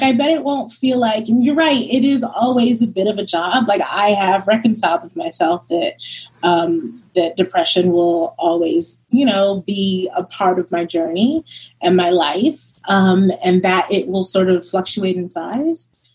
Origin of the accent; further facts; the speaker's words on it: Harlem, New York, United States; also born or lived in Brooklyn; I mean, like, I'm from Brooklyn, originally grew up in Harlem, and like, you know, the schools I went to were a little rough, you know, maybe.